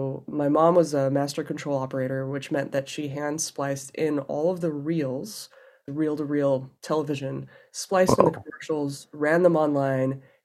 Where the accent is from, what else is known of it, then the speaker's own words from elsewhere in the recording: Denver, Colorado, United States; So my story is that I grew up in Denver, Colorado.